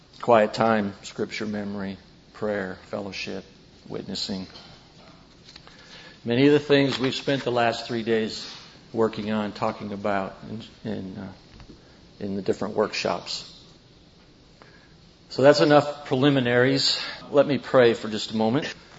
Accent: Michigan, United States; I grew up in Michigan, another U of M guy like Mark.

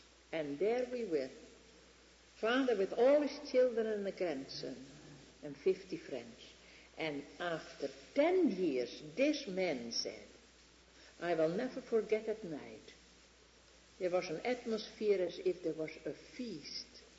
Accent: Netherlands; Some time ago I was in my hometown. And I had a little accident. It was not so terrible, but I could not walk. I had hurt my hip. So a policeman helped to carry me into a car. When a policeman does something in Holland

